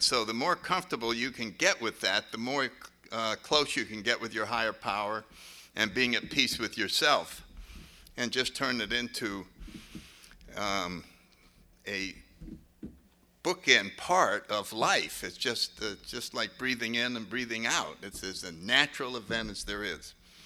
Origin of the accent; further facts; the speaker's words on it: New Haven, Connecticut, United States; So anyway, I grew up in New Haven, Connecticut. I was born in 1931, so in a little while I'll be 80.